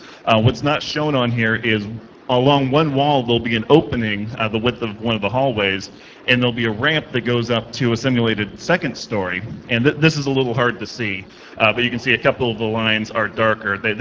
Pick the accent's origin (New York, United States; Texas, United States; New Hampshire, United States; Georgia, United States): New Hampshire, United States; I'm from New Hampshire in the United States, working for Hewlett Packard.